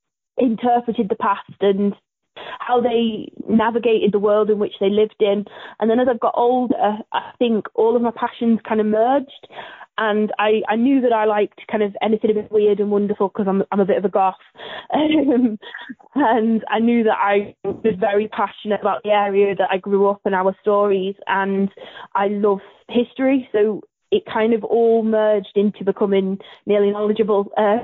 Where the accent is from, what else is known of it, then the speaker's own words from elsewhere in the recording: West Midlands, United Kingdom; growing up in Shropshire